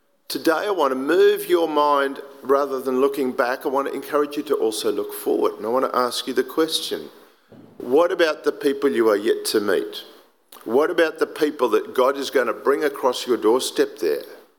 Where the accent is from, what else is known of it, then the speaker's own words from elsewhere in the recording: Sydney, New South Wales, Australia; now in Melbourne, Australia; my wife Alice and I were born in Sydney, and we grew up in Sydney, and we were very good Sydney Anglicans. We went to the local Anglican church. So then when we moved to Melbourne